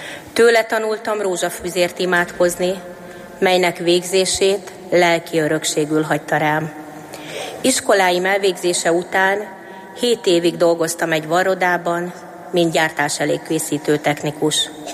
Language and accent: Hungarian; Váraszó, Heves, Hungary; Itt Egerben születtem 1979-ben, és Várasszón nevelkedtem egyszerű, munkásszülők gyermekeként. Kisgyermekkoromtól vallásosan, gyakorló keresztényként élek.